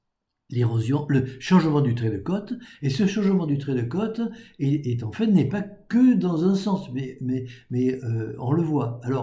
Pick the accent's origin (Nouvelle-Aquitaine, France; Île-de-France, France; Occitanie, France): Occitanie, France; Nous sommes des Occitans, nous ne sommes pas très loin de nos voisins de la Nouvelle-Aquitaine